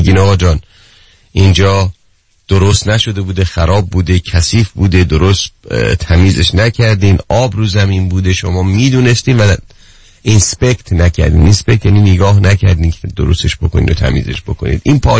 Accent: Iran; خیلی خوشحالم به عنوان یک ایرانی

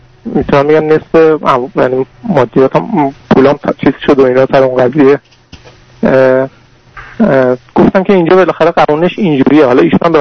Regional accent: Iran; moved away as an adult; من خارج از کشور زندگی میکنم، خارج از ایران هستم

